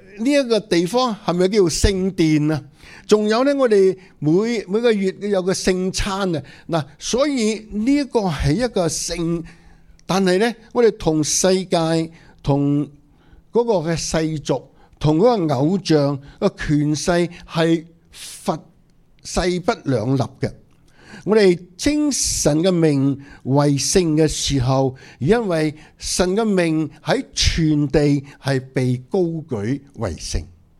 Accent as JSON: {"language": "Chinese", "country": "Hong Kong", "said": "好多时候我在我从香港来的时候，我都是申请慢慢一年一年的那个专业准证。"}